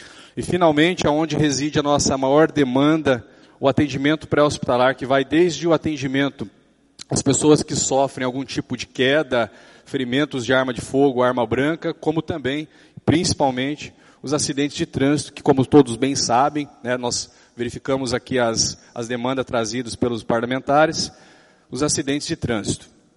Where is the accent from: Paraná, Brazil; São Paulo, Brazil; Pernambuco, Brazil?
Paraná, Brazil; Arapongas; sou primeiro-tenente do Corpo de Bombeiros da Polícia Militar do Paraná, sou natural de Arapongas, aqui no Paraná, tenho 27 anos